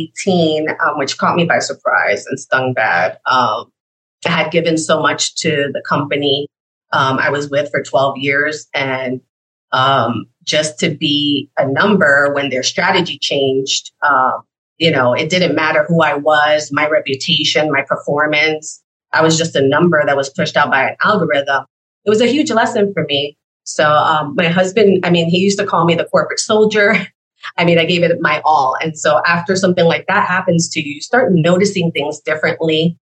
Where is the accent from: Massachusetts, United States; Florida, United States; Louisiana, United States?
Florida, United States; also born or lived in New York; I was born in New York, but I've been down here my whole entire adult life. I came down here for high school, and I claim I'm a Floridian.